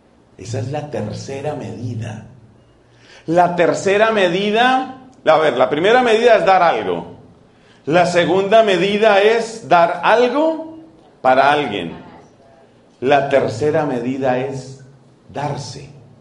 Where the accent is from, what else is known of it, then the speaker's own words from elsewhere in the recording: Colombia; allá en mi país, Colombia